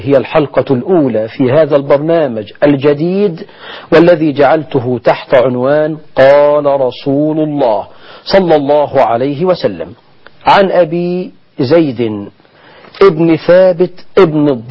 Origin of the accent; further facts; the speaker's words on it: Egypt; وعندنا في مصر